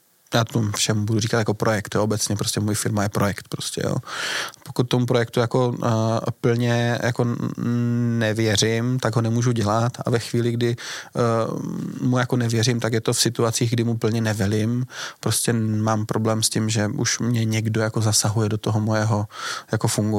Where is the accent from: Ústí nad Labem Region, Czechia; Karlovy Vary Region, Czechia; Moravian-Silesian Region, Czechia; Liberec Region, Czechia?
Moravian-Silesian Region, Czechia; Ostrava; now in Prague, Czechia; já pocházím z Ostravy, poznali jsme se v práci